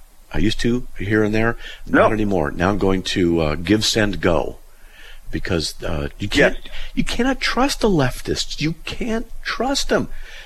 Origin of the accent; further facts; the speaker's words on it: United States; Well, I'm embarrassed because as an American, we always do everything first and best.